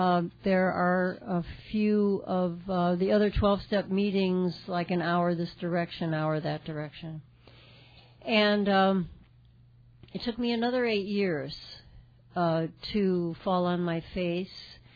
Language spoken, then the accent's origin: English; Glenwood, New Mexico, United States; I'm from Glenwood, New Mexico.